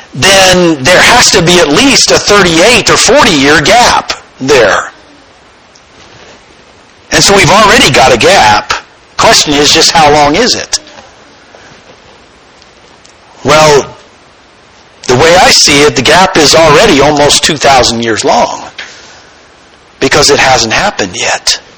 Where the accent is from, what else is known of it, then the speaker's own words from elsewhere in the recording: Pueblo, Colorado, United States; I was born in Pueblo, Colorado. I grew up there, went to high school, went to college at the United States Air Force Academy, went to seminary at Midwestern Baptist Seminary, and I've been preaching here for 8 years.